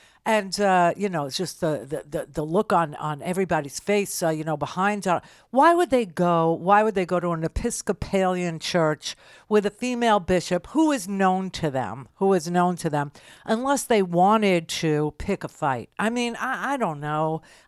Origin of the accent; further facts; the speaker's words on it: New York, United States; I'm a New Yorker. I'm not freaked out by any of these weather events, let's say.